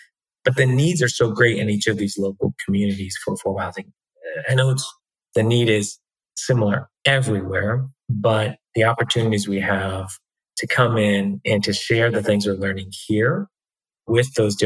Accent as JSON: {"language": "English", "town": "Durham", "region": "North Carolina", "country": "United States", "said": "hey, I'm from Durham. I'm going to tell you how to do affordable housing in Wilmington."}